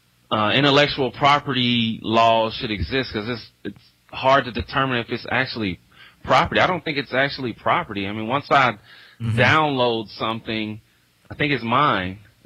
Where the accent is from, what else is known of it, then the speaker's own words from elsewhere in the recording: Indianapolis, Indiana, United States; I'm from Indianapolis, so this is as close as I could get to home. So that's why I transferred here.